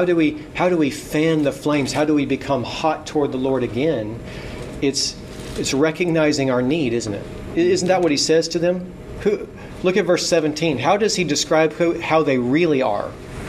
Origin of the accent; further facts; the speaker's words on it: the South, United States; at least in my background growing up in the South